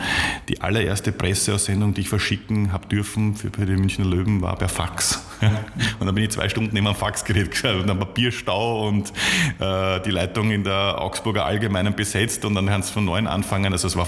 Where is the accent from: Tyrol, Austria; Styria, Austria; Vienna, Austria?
Vienna, Austria; die haben mich als Wiener sozusagen sehr schnell aufgenommen